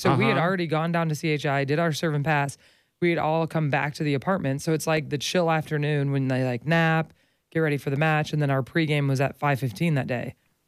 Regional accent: Ohio, United States; And I'm like, I'm from Ohio.

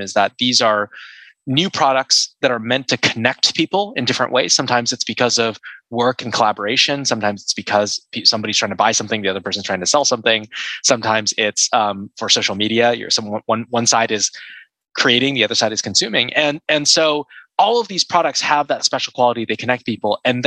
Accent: Seattle, Washington, United States; moved away as an adult; I grew up in Seattle and I moved to Silicon Valley in 2007

